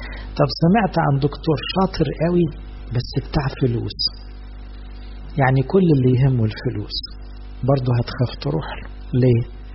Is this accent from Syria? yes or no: no; Egypt; عندنا في مصر بعد الثورة بقى في شعار مهم قوي